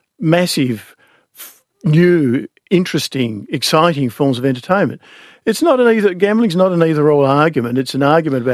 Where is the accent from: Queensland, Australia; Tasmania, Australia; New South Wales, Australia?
Tasmania, Australia; I grew up in Tasmania and I was well aware as a teenager the fraught debate about legalising the first casino.